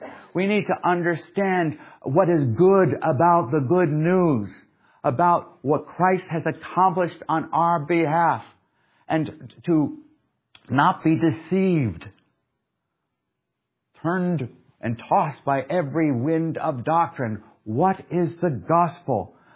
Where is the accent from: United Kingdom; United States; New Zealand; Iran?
United Kingdom; England; preachers like ourselves when we grew up in England.